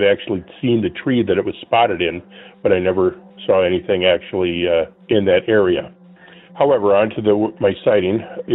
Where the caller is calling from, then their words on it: Minnesota, United States; I'm calling from Minnesota.